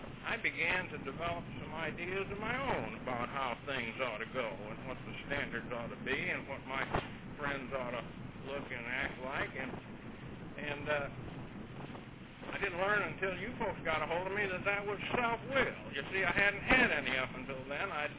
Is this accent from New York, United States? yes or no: yes; New York, United States; a farm in the Finger Lakes region of upstate New York.